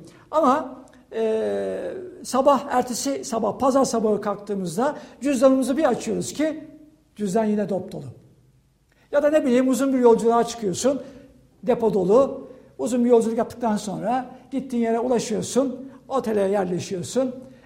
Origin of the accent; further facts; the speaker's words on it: İzmir, Turkey; Ben küçüklüğümde yüzmeyi İzmirliyim. Küçüklüğümde yüzmeyi denizde öğrendim.